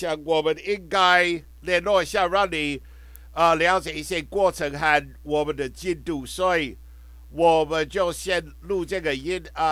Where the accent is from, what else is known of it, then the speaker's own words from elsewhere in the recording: Taiwan; 因为我认为我是台湾人，我不是中国人这样。